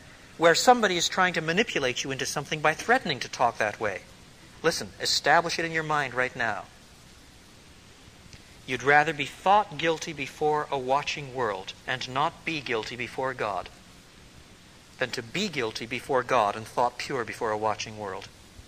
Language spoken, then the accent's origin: English; Quebec, Canada; Now, quite frankly, I was brought up in Quebec, and you grow up with skates on your feet. You probably skate before you walk.